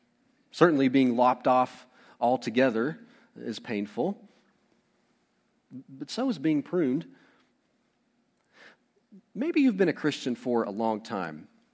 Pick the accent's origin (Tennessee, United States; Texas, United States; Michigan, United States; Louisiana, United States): Tennessee, United States; I grew up in East Tennessee, and I've lived here in Middle Tennessee for almost 6 years now.